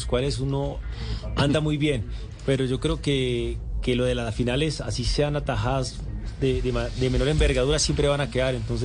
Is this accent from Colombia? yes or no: yes; Cúcuta, Norte de Santander, Colombia; also born or lived in Toledo; El primero que me tomó desde muy niño, desde cuando llegué de Toledo a Cúcuta